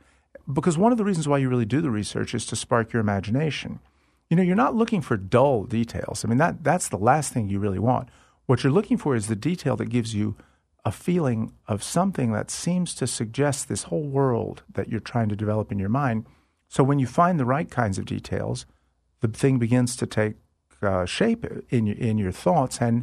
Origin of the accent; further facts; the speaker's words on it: the South, United States; I am a Southerner, and I'm a writer, and you'd think that would make me a Southern writer.